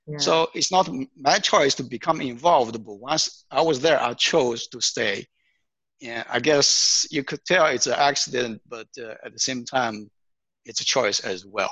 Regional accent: China; now in United States; I grew up actually not in the U.S. I grew up in China.

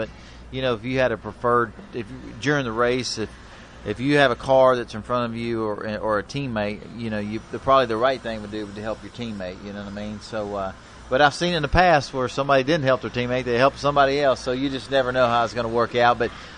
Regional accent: Texas, United States; I'm from Texas. It's always hot in Texas

